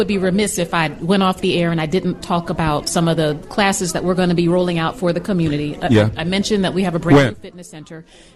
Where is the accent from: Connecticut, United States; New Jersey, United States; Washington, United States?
New Jersey, United States; now in Chicago, United States; I am from New Jersey.